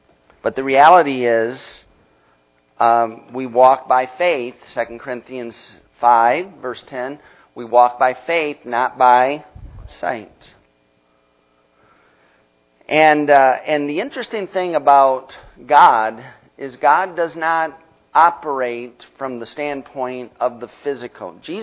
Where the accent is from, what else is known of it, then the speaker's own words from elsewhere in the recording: Michigan, United States; I grew up in Michigan, lakes all around me.